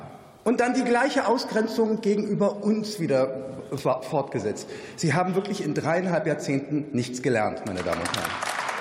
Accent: Berlin, Germany; Ich komme aus Berlin.

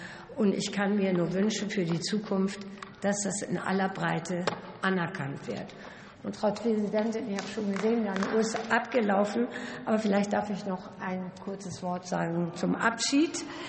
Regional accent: Hamburg, Germany; born there; now in North Rhine-Westphalia, Germany; Und ich sage als gebürtige Hamburgerin Tschüss und als adoptierte NRWlerin Glück auf.

